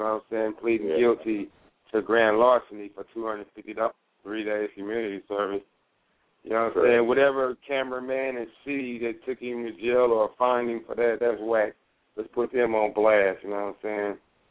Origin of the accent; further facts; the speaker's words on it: Los Angeles, California, United States; I know I'm from South Central, but God created the earth.